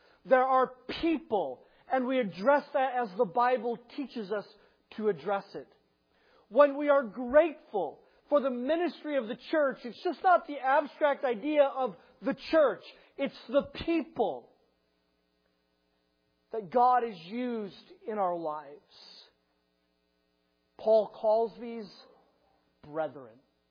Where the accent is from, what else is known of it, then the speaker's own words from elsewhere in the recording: Chicago, Illinois, United States; Of course, I grew up in Chicago. All of my loyalties from an athletic standpoint are towards Chicago.